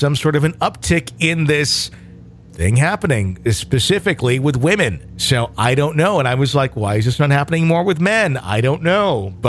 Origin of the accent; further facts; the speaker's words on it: Sweden; I'm from Sweden.